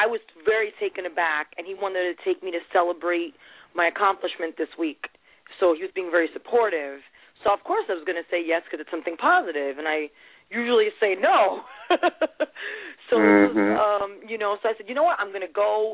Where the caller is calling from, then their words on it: New York, United States; I'm calling from New York.